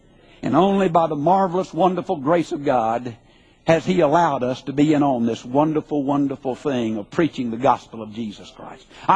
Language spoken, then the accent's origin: English; Huntsville, Alabama, United States; I grew up in Huntsville, Alabama. 24 oak trees in that yard.